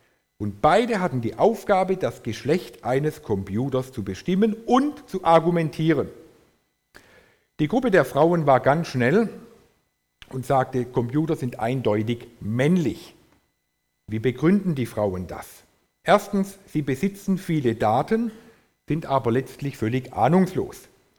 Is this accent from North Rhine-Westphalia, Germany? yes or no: no; Baden-Württemberg, Germany; ich bin ja bei den Schwaben aufgewachsen